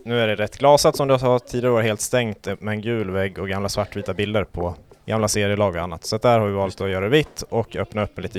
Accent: Falun, Dalarna County, Sweden; Jag är från Falun, exakt.

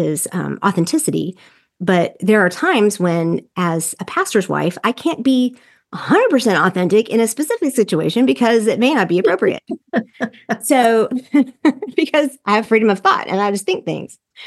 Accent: the South, United States; And you know, I'm from the South and from the evangelical culture.

